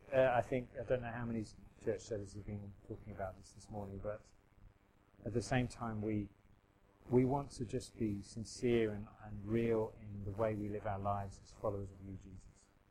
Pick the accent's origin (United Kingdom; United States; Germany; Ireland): United Kingdom; And I wonder whether sometimes as British people in our prayer, we wait a bit too patiently in line.